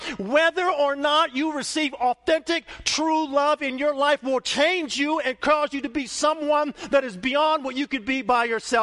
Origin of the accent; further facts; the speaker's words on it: United States; It doesn't matter that I'm an American. I love America.